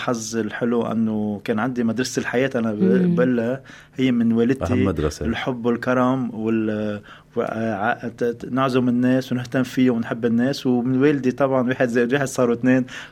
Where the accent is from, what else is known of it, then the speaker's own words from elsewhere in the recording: Tripoli, North Governorate, Lebanon; وهربنا من الحرب الأهلية الأفريقية للحرب الأهلية اللبنانية. كبرت بطرابلس، طرابلس هالمدينة التقليدية التاريخية